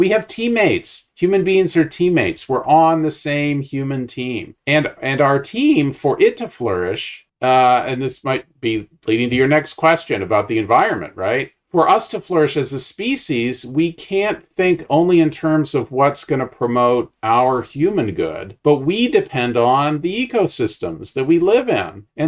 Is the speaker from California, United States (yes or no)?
no; Indiana, United States; It's Nebraska. I'm from Indiana.